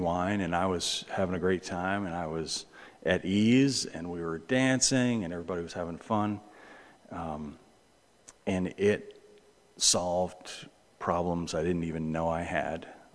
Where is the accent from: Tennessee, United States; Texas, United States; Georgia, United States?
Tennessee, United States; Bristol; where I grew up was in Bristol, just the northeast corner of the state. Small town.